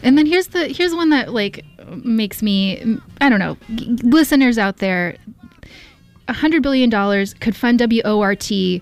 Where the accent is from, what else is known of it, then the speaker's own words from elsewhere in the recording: Houston, Texas, United States; I went to NASA, the Johnson Space Center, when I was in Houston. I'm from Houston.